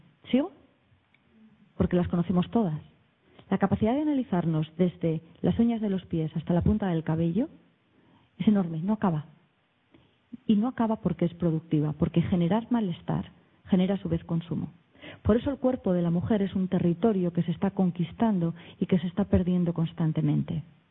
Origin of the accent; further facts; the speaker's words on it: Bilbao, Basque Country, Spain; now in Madrid, Spain; Y yo crecí en el País Vasco, es donde nací, en Bilbao. Se me nota, ¿no?